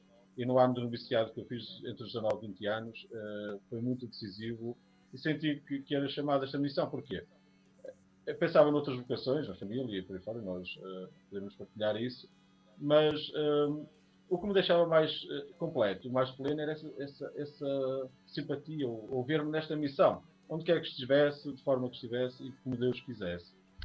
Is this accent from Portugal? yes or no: yes; Guimarães, Braga, Portugal; A minha história começa no Norte, sou de Guimarães, sou do Norte